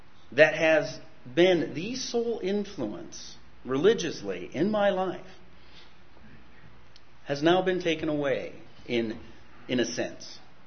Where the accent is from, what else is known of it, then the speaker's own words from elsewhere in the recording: Des Moines, Iowa, United States; So, born and raised in Iowa